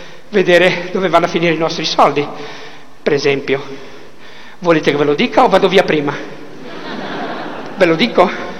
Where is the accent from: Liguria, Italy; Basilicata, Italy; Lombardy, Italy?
Liguria, Italy; Ma io sono ligure